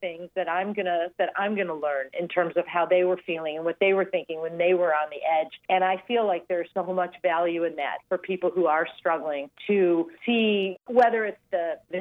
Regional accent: Detroit, Michigan, United States; I'm from Detroit, so we've been back to Detroit a couple of times.

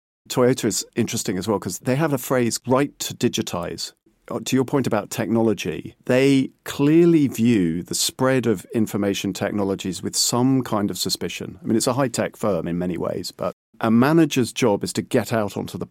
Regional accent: United Kingdom; I mean, I'm British, so I don't have emotional reactions, as you know.

